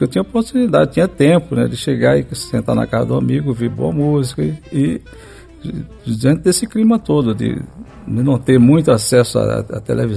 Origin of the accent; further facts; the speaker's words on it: Pernambuco, Brazil; Eu vim de uma cidade lá no interior de Pernambuco.